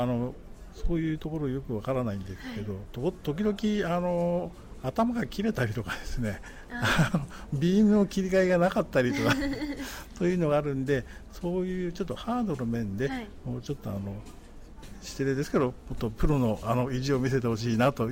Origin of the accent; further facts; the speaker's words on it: Shimonoseki, Yamaguchi, Japan; 山口県下関市から参りました